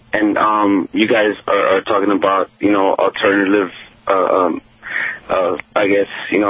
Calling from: Los Angeles, California, United States; I'm calling from South Central Los Angeles, now called South Los Angeles

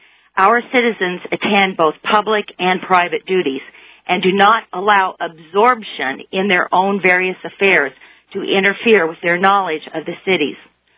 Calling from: Lincoln, Nebraska, United States; Lincoln, Nebraska.

